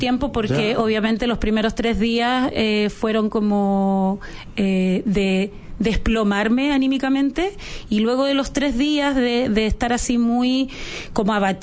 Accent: Valparaíso, Chile; yo me estaba haciendo el público en Santiago, yo soy de Valparaíso, entonces me estaba haciendo mi público santiaguino

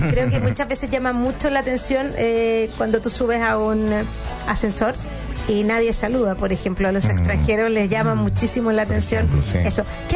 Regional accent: Chile; Y los chilenos somos como somos.

